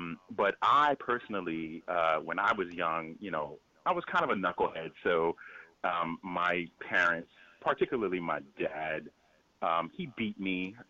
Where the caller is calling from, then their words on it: Piscataway, New Jersey, United States; I am calling from Piscataway, New Jersey